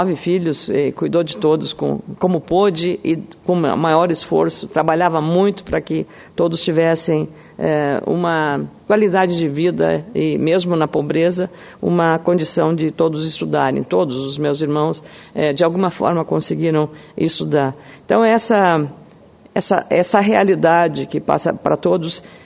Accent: Lagoa Vermelha, Rio Grande do Sul, Brazil; born there; a minha cidade onde eu nasci, Lagoa Vermelha

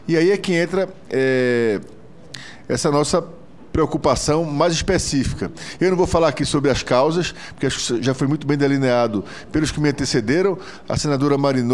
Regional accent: Recife, Pernambuco, Brazil; Recife, por exemplo, só tem, de onde eu sou

